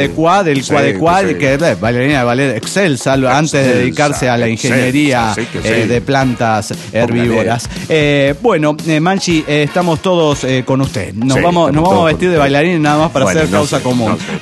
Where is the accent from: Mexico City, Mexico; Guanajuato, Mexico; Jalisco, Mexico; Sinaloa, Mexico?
Guanajuato, Mexico; León; yo soy de León, Guanajuato, y para mí no hace falta aclarar que soy de León, Guanajuato.